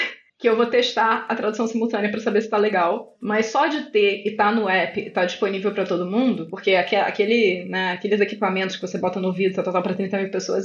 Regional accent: Rio de Janeiro, Brazil; enquanto cariocas, eu e o CFC

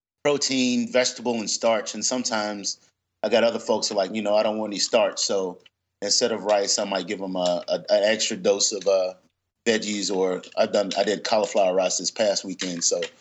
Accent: Lynchburg, Virginia, United States; And I'm from Lynchburg, Virginia, so I'm from the South.

